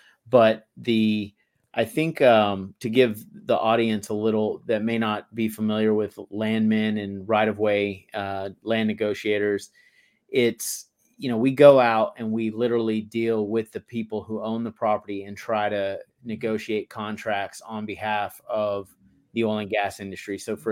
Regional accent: Texas, United States; Yeah, I grew up in Texas, and then I enlisted in the Marine Corps right after I graduated high school in 1999

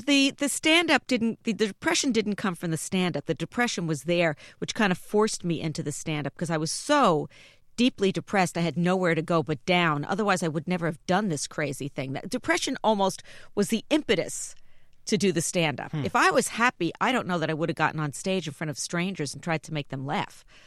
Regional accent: New York City, New York, United States; I grew up in the Bronx. You know, my grandmother lived on Jerome Avenue and 161st Street. I have my loyalties.

